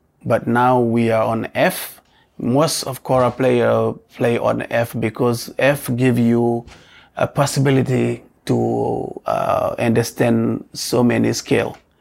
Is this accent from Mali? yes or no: yes; Mali; I am from Mali and West Africa. I am a storyteller as well, which they call in my language Jeli.